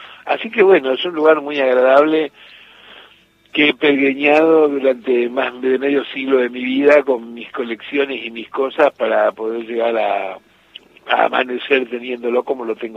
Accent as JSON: {"language": "Spanish", "town": "Rosario", "region": "Santa Fe", "country": "Argentina", "lives_now": "Tigre, Argentina", "said": "No somos oriundos de acá, lógicamente, bueno, yo soy de Rosario, cualquiera sabe. Pero digo, ya hace más de 10 años que vivimos en Tigre."}